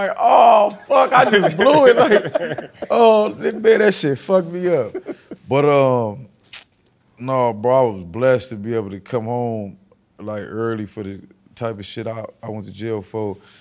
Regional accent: West Coast, United States; I'm like, nigga, I'm from the West Coast. What the fuck it supposed to sound like?

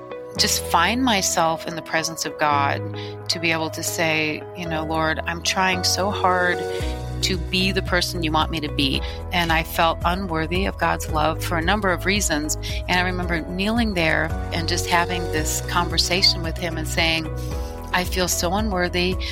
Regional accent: Michigan, United States; I was born and raised in Michigan. I had just a really lovely childhood. I like to look at my upbringing as that rural America, kids on bikes and me on my horse.

